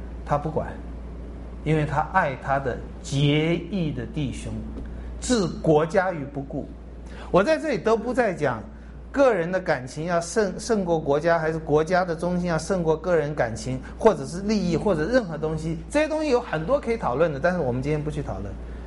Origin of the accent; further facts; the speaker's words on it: China; 其实我们中国人，你看我们历史上这也不少，去打别的国家民族